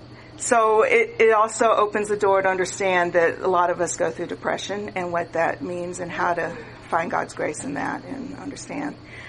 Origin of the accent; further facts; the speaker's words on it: Virginia, United States; born there; also born or lived in South; I'm a Southerner. I was born in Virginia and lived in the South. See, Southerners think that's important.